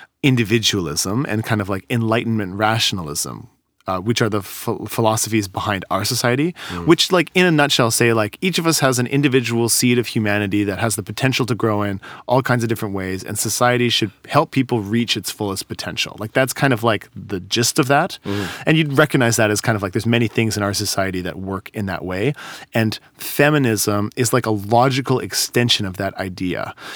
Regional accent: Vancouver, British Columbia, Canada; I grew up in Vancouver. I knew those people growing up.

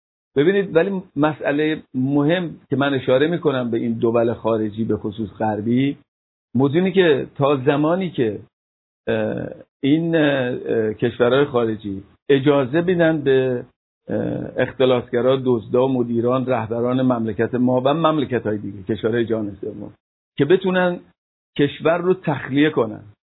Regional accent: Iran; حالا چون ما ایرانی هستیم خب دردمون شدیدتره

